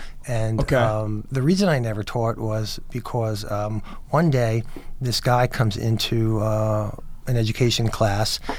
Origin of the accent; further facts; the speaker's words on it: Pompton Plains, New Jersey, United States; Look, I grew up in Pompton Plains, Pequannock. I went to Pequannock High School.